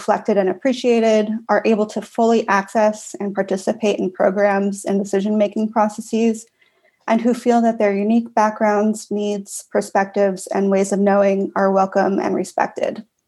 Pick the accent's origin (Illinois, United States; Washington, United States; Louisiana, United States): Washington, United States; I grew up in Washington State, and I have family who are enrolled with the Upper Skagit tribe. I consider the Salish Sea my home.